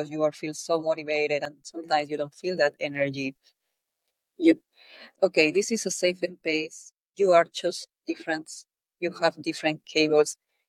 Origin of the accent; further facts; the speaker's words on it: Peru; So I come from Peru, from South America.